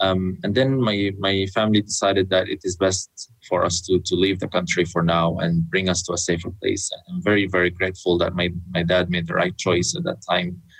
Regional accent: Aleppo, Aleppo Governorate, Syria; We were living in Aleppo. We are from Aleppo. We were living in a village that is near the borders of Turkey.

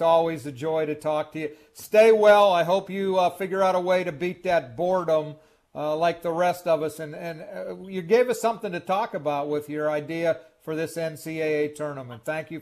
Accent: Beaver Falls, Pennsylvania, United States; I grew up in Beaver Falls. I remember those Farrell teams.

